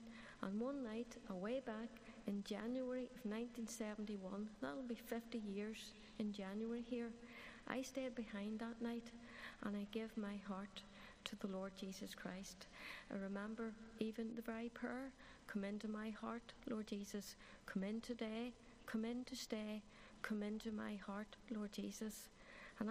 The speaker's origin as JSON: {"language": "English", "town": "Upper Ballinderry", "region": "Northern Ireland", "country": "United Kingdom", "tie": "born or raised there", "said": "But I was brought up in Ballinderry, Upper Ballinderry, which is not far from Glenavy or Ockley, if you know where that is."}